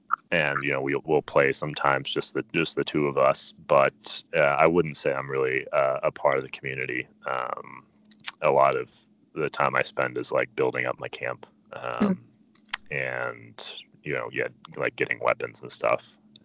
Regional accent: Ohio, United States; But growing up in Ohio, you really didn't get much of that. You know, it's such a plain potato state.

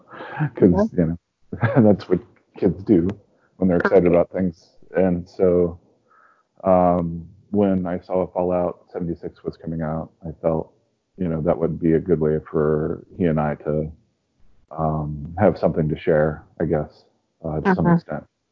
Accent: Columbus, Ohio, United States; I was born in Columbus, Ohio, and I've been a resident of Columbus, Ohio. I was born in 1975.

